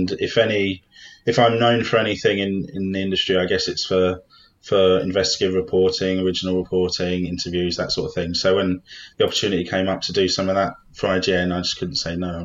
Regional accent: London, United Kingdom; I grew up in South London, and I would play Street Fighter after school almost every day in Streatham Mega Bowl

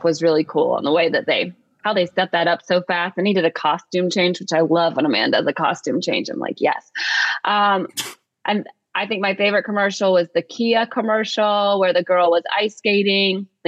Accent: Atlanta, Georgia, United States; I'm from Atlanta.

